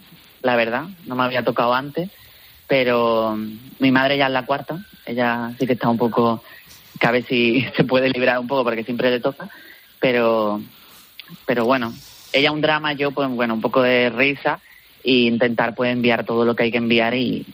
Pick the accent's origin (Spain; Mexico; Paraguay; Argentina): Spain; now in Dublin, Ireland; carísimos y mi vida ahora mismo está aquí, entonces es muy complicado poder desplazarme a España, a mi pueblo, para poder ser presidente.